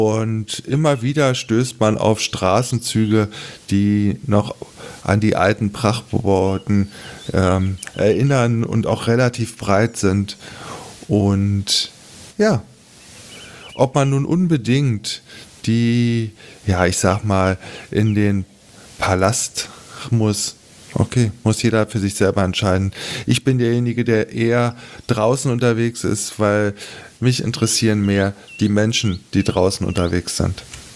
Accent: Berlin, Germany; da merkt man dann als Berliner, verdammter Mist, in Berlin ist eine Menge im Zweiten Weltkrieg kaputt gegangen

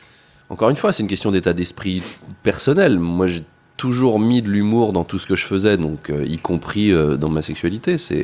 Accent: Versailles, Île-de-France, France; Moi, je viens de Versailles, hein, j'ai été élevé dans une idée de.

